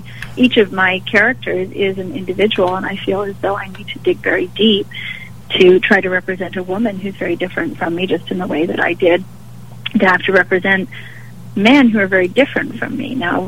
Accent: St. Albert, Alberta, Canada; now in United States; this was not an experience that I had growing up in St. Albert

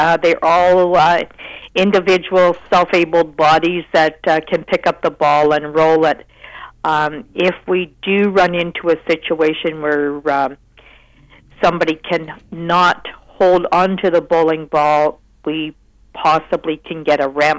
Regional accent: Brampton, Ontario, Canada; I'm from the Brampton area, and we had a program going for 30-some years down there.

